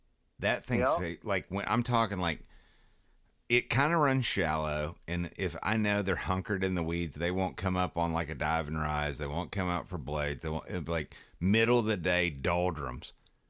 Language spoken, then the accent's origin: English; Tennessee, United States; accent: hillbilly; Because I'm a hillbilly, if you can't tell from my accent. Down here in Tennessee, there's not a Burbot within 1,000 miles.